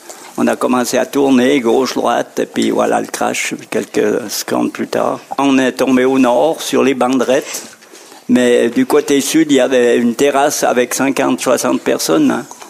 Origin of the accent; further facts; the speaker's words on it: Grandvillard, Fribourg, Switzerland; born there; je suis né à Grand-Villa, et puis au moment du crash, j'habitais déjà à Bulle.